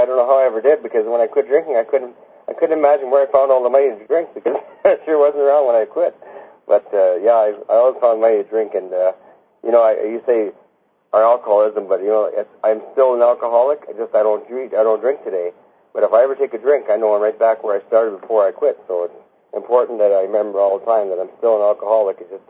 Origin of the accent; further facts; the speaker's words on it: Winnipeg, Manitoba, Canada; moved away as an adult; now in Medicine Hat, Canada; I was born in Winnipeg. Actually, St. Boniface Hospital in Winnipeg.